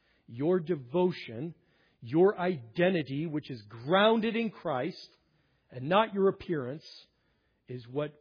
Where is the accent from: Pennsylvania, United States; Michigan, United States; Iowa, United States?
Pennsylvania, United States; Old Forge; I'm from Old Forge, and we just don't associate with those folks that are up the line.